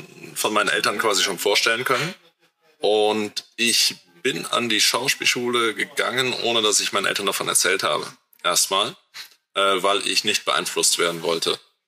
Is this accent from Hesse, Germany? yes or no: no; Düren, North Rhine-Westphalia, Germany; Also ich bin auf landwirtschaftlichen Betrieb in Düren groß geworden mit vier Brüdern.